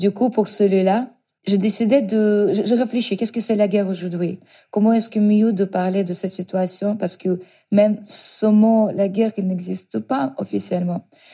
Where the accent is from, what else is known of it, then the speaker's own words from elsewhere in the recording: Ukraine; French is a second language; J'étais surprise d'avoir apprendre que ma ville natale a été bombardée le matin.